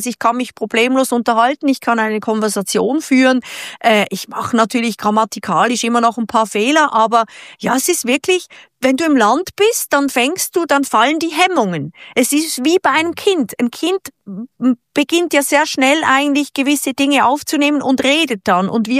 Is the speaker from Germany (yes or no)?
no; Switzerland; now in Italy; Ich als Schweizer konnte mir das fast nicht vorstellen.